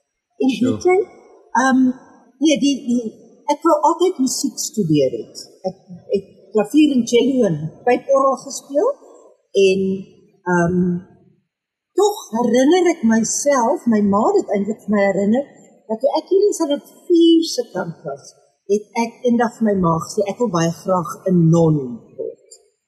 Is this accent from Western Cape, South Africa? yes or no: no; Welkom, Free State, South Africa; now in Groot Brakrivier, South Africa; Ek is 'n Vrystater. Ek hou van die plat wêreld. Dit is my verskriklik mooi. Alhoewel ek nie nou daar bly nie. Ek bly op Groot Brak rivier in die Suid-Kaap, Tuinroete. Ja. So in die Vrystaat gebore, Welkom, en van daar af universiteit toe gegaan